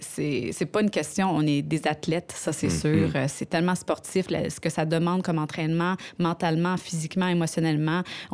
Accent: Montreal, Quebec, Canada; Ben, je suis montréalaise, je suis danseuse professionnelle

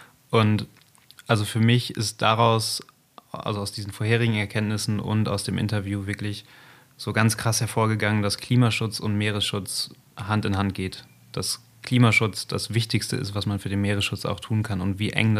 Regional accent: Germany; wir jetzt direkt am Meer wohnen und vorher auch, weiß nicht, wir kommen beide so aus dem Umland von Bremen, irgendwie haben da mal gewohnt.

